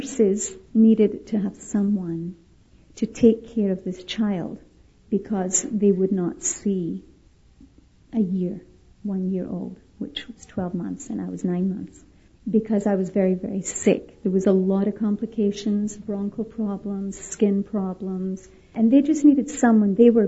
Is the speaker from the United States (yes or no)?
no; Scotland, United Kingdom; born there; accent: American; When I'm in Scotland, my country, they say I have an accent, an American accent. So I'm in between the Atlantic Ocean somewhere. But I was born in Scotland.